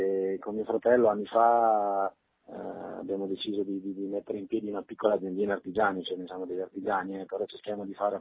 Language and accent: Italian; Milan, Lombardy, Italy; born there; now in Maranello, Italy; Poi io tra l'altro sono nato a Milano, ma mi sono trasferito qui a Maranello dove vivo